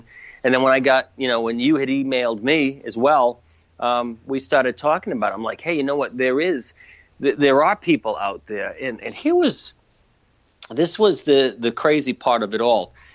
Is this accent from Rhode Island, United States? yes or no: yes; Warwick, Rhode Island, United States; growing up in Warwick and knowing like some of the guys from TAPS